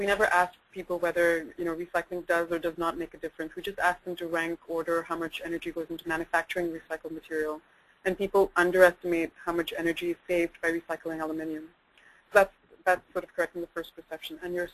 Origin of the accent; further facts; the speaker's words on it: Dubai, United Arab Emirates; So I grew up in the Middle East. Actually, there's an article about where my hometown, Dubai